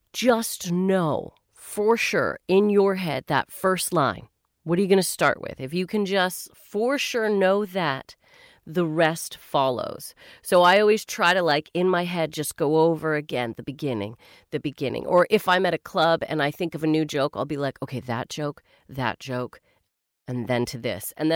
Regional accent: Canada; As a Canadian

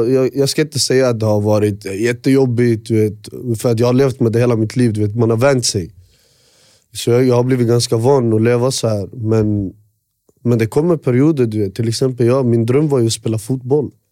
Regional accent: Västerås, Västmanland County, Sweden; Alltså jag är född och uppväxt i Råby.

